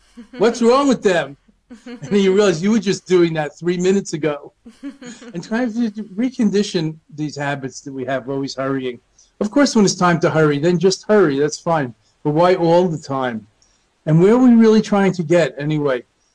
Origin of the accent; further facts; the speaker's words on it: New York, United States; I mean, I'm a New Yorker. I have motor mind just like anybody else.